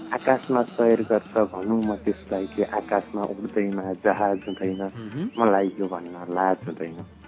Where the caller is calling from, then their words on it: Madi, Bagmati, Nepal; माडी यहाँ भरतपुरको अध्ययनरत, अहिले माडी आएको छ